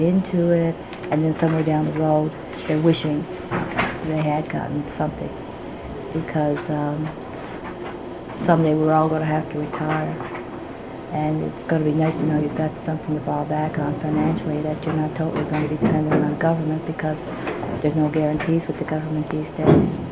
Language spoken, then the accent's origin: English; Nova Scotia, Canada; now in Halifax, Canada; I don't live in Halifax. Well, I live in Halifax, but I'm from Cape Breton, so I always like to go home over the holidays and visit with my family